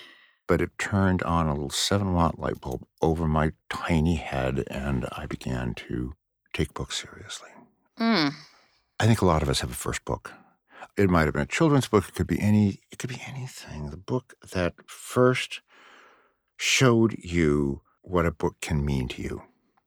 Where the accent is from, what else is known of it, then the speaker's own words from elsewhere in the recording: Los Angeles, California, United States; I grew up in Los Angeles. I wasn't an especially bookish kid. And I went to a ridiculous public high school where they didn't really teach us anything.